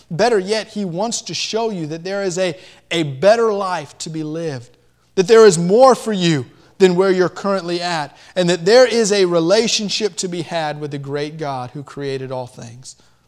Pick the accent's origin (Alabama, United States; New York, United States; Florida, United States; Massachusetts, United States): Florida, United States; Miami; I grew up in Miami. Give me Dan Marino.